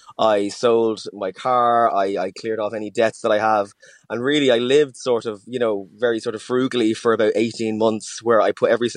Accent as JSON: {"language": "English", "town": "Ballyfermot", "region": "Leinster", "country": "Ireland", "said": "I'm from Ballyfermot, and I remember those apartments being built when I was maybe 13, 14."}